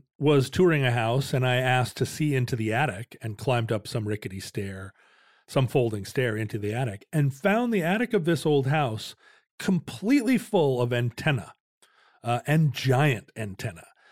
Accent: Alaska, United States; When I was a kid growing up in Alaska, the ham radio signals would often bounce up onto the atmosphere at the pole and bounce back down.

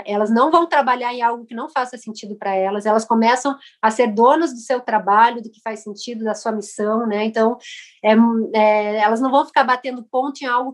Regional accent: Paraná, Brazil; Eu sou aqui do Paraná

